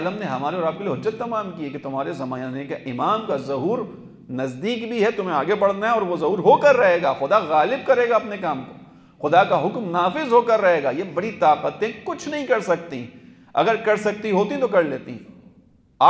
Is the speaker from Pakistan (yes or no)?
yes; Pakistan; میں پاکستان کی توہین نہیں کر رہا, میں بھی پاکستانی ہوں, بتا رہا ہوں ہمارے حکمرانوں میں ہمت نہیں ہے